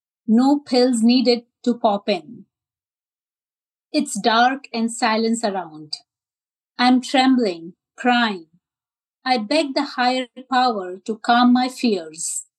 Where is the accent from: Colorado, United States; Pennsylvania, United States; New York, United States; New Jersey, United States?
New Jersey, United States; from New Jersey